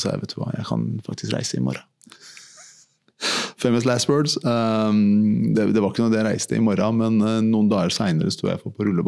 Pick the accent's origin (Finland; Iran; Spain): Iran; now in Norway; ja, siden jeg flyttet, vi reiste fra Iran, valnøttrær og andre typer bær og frukter som du på en måte ser sjelden i Norge.